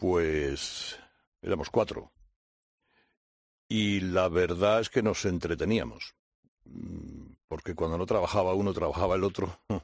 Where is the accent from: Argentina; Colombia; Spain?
Spain; Barcelona, Catalonia; Yo vivía en Barcelona, ¿sí?, de chico. Y cuando yo era chico, en Barcelona no tenía equipo de básquet